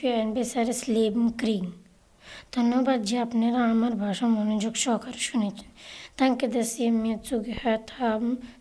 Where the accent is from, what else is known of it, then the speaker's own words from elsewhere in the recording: Bangladesh; first language Bengali; German is a second language; now in Austria; aus Bangladesch und lebe seit 3 Jahren in Österreich. Heute werde ich meine Rede auf Deutsch und in meiner Muttersprache Bangla halten.